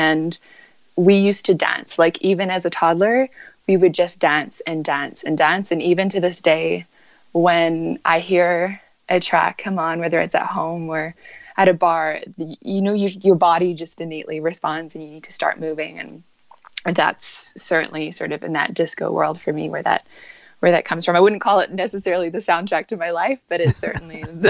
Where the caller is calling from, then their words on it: Kelowna, British Columbia, Canada; So right now I'm based in Kelowna, British Columbia, okay. Which is just a few hours from Vancouver.